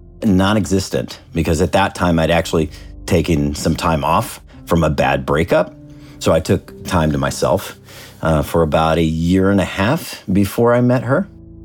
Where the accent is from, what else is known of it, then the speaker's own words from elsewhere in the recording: Newburgh, Indiana, United States; I am from Newburg, Indiana, originally